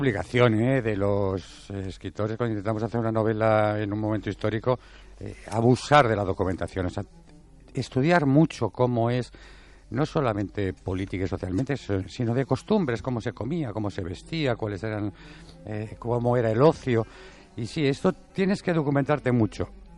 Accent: Madrid, Community of Madrid, Spain; born there; Bueno, nací en Madrid, siento Madrid, me gusta Madrid, pero también tengo que decir que me empieza a agobiar.

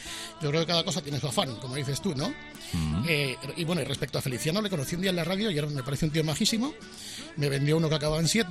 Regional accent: Aragon, Spain; now in Madrid, Spain; como yo soy un maño en el exilio, en el amable exilio de Madrid

